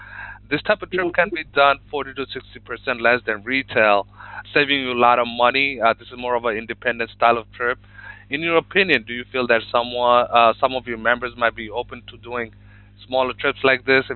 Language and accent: English; Ipswich, Queensland, Australia; I'm from Ipswich.